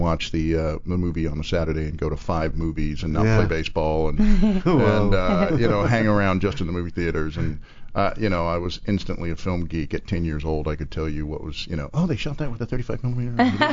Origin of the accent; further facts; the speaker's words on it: San Diego, California, United States; now in Los Angeles, United States; San Diego.